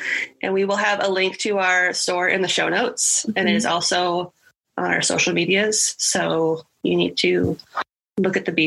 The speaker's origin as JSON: {"language": "English", "region": "Midwest", "country": "United States", "said": "We are. We're from the Midwest. We're very sensitive."}